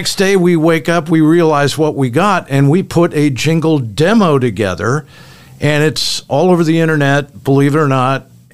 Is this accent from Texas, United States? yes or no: no; Cleveland, Ohio, United States; Well, I grew up in Cleveland on the east side.